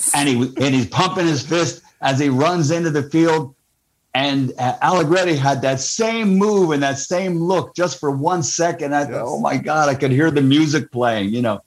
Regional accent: Philadelphia, Pennsylvania, United States; I'm an Eagles fan, born and raised in Philly and everything.

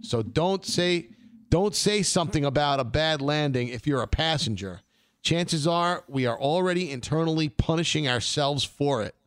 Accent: New York City, New York, United States; now in Freehold, United States; Brings me right back to growing up in Brooklyn. I'm in Freehold now. That's New Jersey, but yes.

